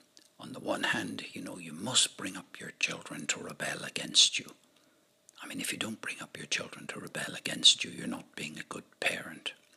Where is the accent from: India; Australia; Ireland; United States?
Ireland; This had never crossed my mind while I was living in Ireland, growing up in Ireland.